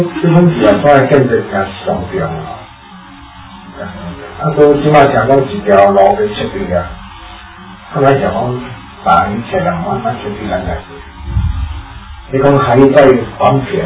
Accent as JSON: {"language": "Chinese", "country": "Taiwan"}